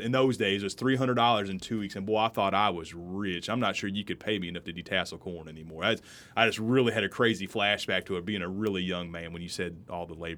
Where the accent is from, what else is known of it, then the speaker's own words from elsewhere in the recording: Illinois, United States; I grew up in West Central Illinois. I grew up in corn and soybean country.